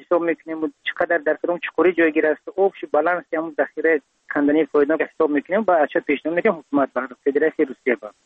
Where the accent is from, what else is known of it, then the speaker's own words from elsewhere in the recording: Tajikistan; من چی در وطن خودم برای تربیت فرزندان تاجیک، برای مثلا متخصصان تایید کردم